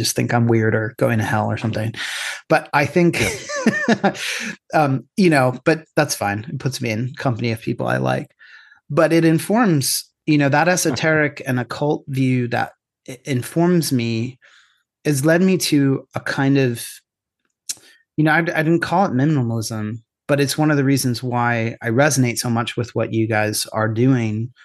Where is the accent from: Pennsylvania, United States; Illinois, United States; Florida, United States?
Pennsylvania, United States; because I grew up in Pennsylvania. He grew up in Ohio.